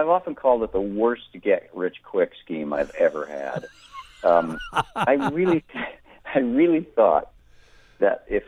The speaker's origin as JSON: {"language": "English", "town": "Tulsa", "region": "Oklahoma", "country": "United States", "tie": "born or raised there", "said": "We later moved to Tulsa, which was at the time their version of a big city. And so I was raised in Tulsa after that, went to high school there, and a lot of family that still lives there."}